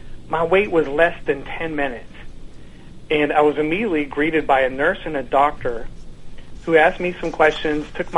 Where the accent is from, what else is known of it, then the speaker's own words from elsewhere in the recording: Kentucky, United States; I'm originally from Kentucky and ended up, I went to school in Washington, D.C., and I was a business consultant for several years.